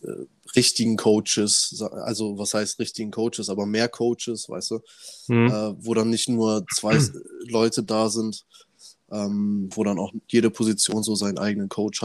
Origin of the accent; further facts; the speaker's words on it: Solingen, North Rhine-Westphalia, Germany; now in Berlin, Germany; Also, ich bin jetzt 26, gebürtiger Solinger. Ja, genau. Geboren und aufgewachsen. Und jetzt gerade wohne ich in Berlin, auf jeden Fall.